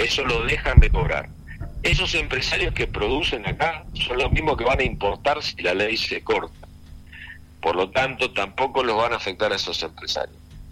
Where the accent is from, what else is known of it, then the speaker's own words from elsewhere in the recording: Argentina; Nosotros también somos argentinos que aportamos para que eso se pague.